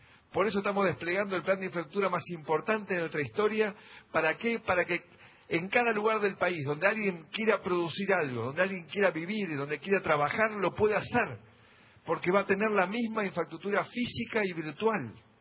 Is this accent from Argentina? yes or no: yes; Argentina; qué hospitalarios somos los argentinos